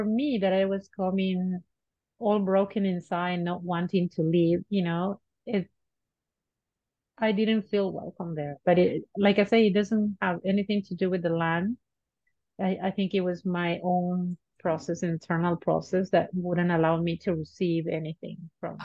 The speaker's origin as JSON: {"language": "English", "town": "Bahía Blanca", "region": "Buenos Aires Province", "country": "Argentina", "tie": "born there", "second_language": "English", "said": "I wasn't born in Buenos Aires, which is the capital. I was born in Bahía Blanca. That city is called the door to the Patagonia, right?"}